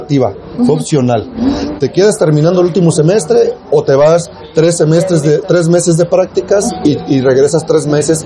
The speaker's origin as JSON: {"language": "Spanish", "town": "Pénjamo", "region": "Guanajuato", "country": "Mexico", "tie": "born or raised there", "said": "fue que regresé a Pénjamo, a mi pueblo natal"}